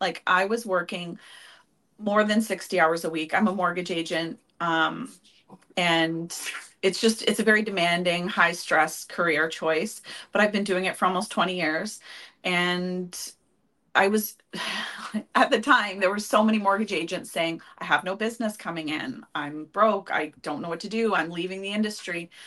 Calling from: Stevensville, Ontario, Canada; I am calling from a tiny little town in Ontario called Stevensville. It's right near the Buffalo border.

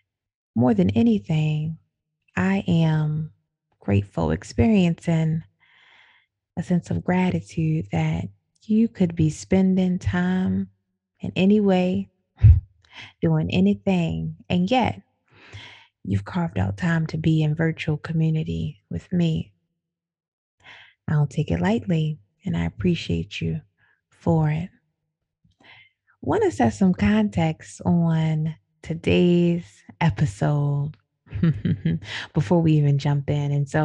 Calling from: Baltimore, Maryland, United States; Y'all, I'm tuning in from the Baltimore, Maryland area

